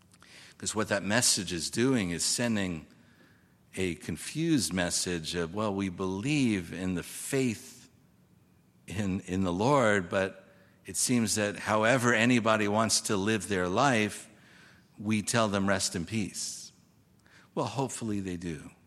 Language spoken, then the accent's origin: English; New York City, New York, United States; a lot of farming I did growing up in New York City, I tell you.